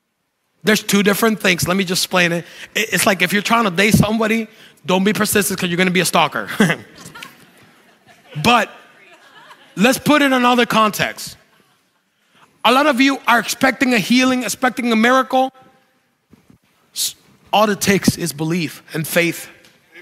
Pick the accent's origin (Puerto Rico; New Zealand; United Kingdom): Puerto Rico; now in New England, United States; let me not include me because I'm from Puerto Rico